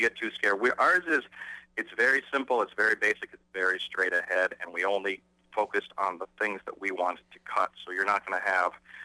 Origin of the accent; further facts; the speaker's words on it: Champaign, Illinois, United States; I'm from Champaign. I went to public schools here.